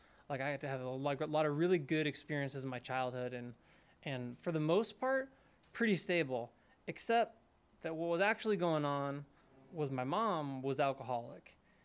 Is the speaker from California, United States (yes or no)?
yes; Palo Alto, California, United States; born there; You know, I was born in Northern California, in Palo Alto, in 1984. So I'm 40 years old